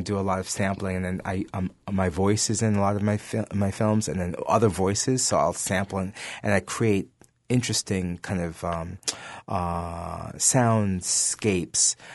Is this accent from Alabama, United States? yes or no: no; Bronx, New York, United States; I mean, I grew up in the Bronx, so I should have.